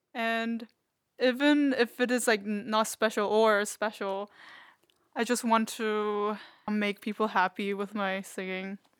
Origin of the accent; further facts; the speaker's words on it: South Korea; I'm from South Korea.